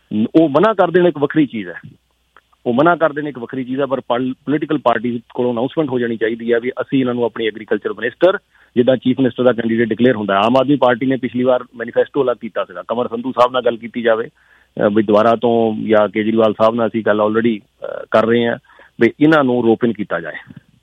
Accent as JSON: {"language": "Punjabi", "region": "Punjab", "country": "India", "said": "ਆਪਾਂ ਸਾਰੇ ਪੰਜਾਬ ਤੋਂ ਆਏ ਹਾਂ।"}